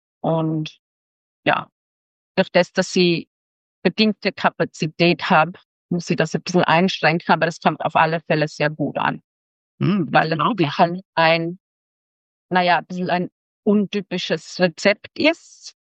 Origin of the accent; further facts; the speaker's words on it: Austria; ich komme vom Westen, vom Österreich